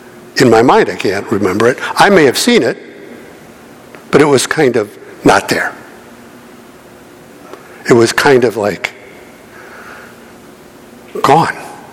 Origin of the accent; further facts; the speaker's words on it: Chicago Heights, Illinois, United States; When I was growing up, a while ago, I grew up in Chicago Heights, Illinois. Anybody know where that is? Far south suburb.